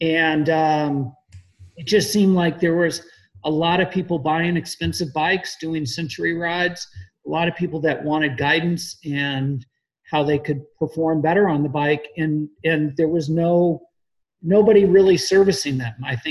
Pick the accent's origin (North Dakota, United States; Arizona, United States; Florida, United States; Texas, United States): Florida, United States; I was really fortunate that I grew up in South Florida because of this strong Cuban influence.